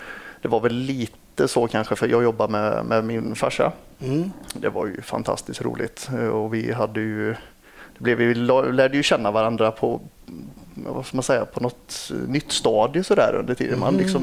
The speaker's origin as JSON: {"language": "Swedish", "town": "Lidköping", "region": "Västra Götaland County", "country": "Sweden", "said": "Nej, jag är från Lidköping."}